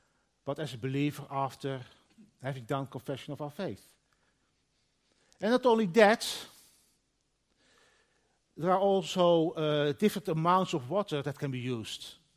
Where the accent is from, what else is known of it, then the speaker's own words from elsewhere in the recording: Netherlands; English is a second language; I come from the Dutch Bible Belt area, so there were a lot of children going to church.